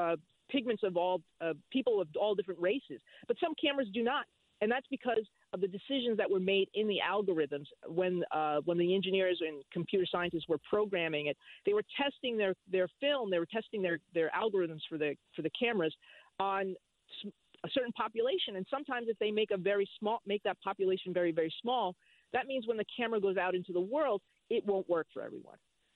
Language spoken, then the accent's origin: English; Jersey City, New Jersey, United States; I'm from Jersey City.